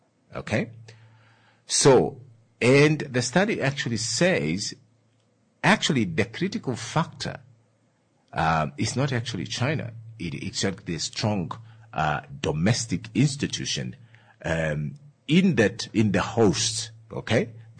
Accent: Ongwediva, Oshana, Namibia; I'm mixing. You know, I'm from Ongwediva.

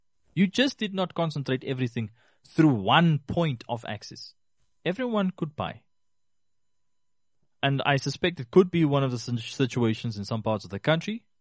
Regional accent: Rehoboth, Hardap, Namibia; I grew up in Rehoboth.

